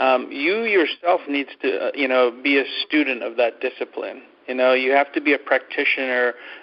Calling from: Stamford, Connecticut, United States; I'm calling in from Stamford, Connecticut this morning.

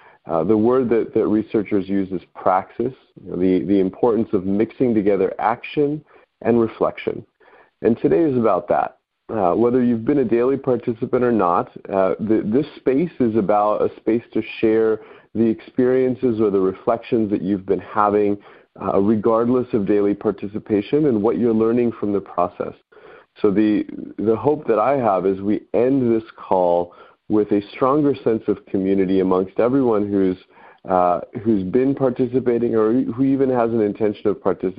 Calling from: Berkeley, California, United States; I'm calling in from Berkeley today

